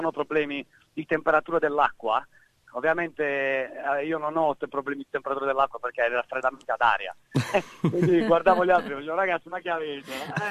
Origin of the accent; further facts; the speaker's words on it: Apulia, Italy; E mi sembrava, io sono pugliese, mi sembrava di andare sul Gargano.